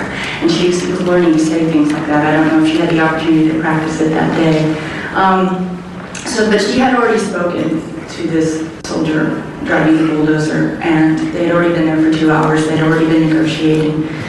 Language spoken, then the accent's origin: English; Ohio, United States; also born or lived in Virginia; even though she grew up in Washington State and I grew up in Ohio and Virginia, we saw each other every summer in Minnesota.